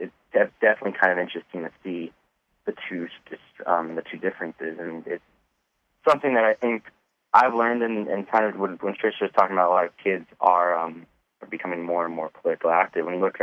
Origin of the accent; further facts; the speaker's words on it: New York, United States; You know, he's from New York. I'm from New York, and I've kind of known of him for a long time.